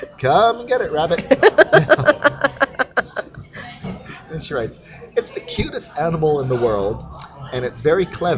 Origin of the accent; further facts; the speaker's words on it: Canada; So as a Canadian, I'm like. Just a different cultural thing.